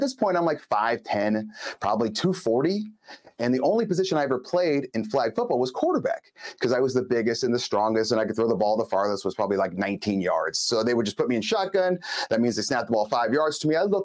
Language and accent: English; Los Angeles, California, United States; Yeah. I grew up in Los Angeles. In Los Angeles, everything was done by weight, okay, not age.